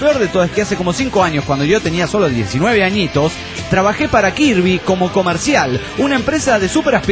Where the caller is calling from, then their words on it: Intendente Alvear, La Pampa, Argentina; de Intendente Alvear, Argentina.